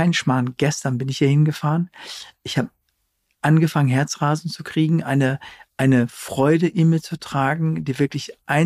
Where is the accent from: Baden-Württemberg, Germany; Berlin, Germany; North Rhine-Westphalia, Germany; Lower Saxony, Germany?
North Rhine-Westphalia, Germany; now in Bavaria, Germany; Ich habe als Westfale habe ich Weißwurst mit süßem Senf